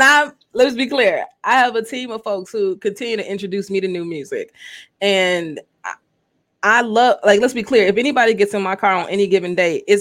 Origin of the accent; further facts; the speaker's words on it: Chicago, Illinois, United States; also born or lived in Des Moines, Iowa; I spent my time at Drake in Des Moines, Iowa, and I'm from Chicago, y'all. So y'all already know that was culture shock.